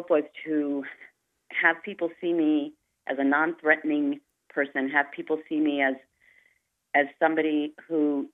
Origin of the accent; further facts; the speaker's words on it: United States; One was, as an American, I do not like the way that hate speech is entering into the dialogue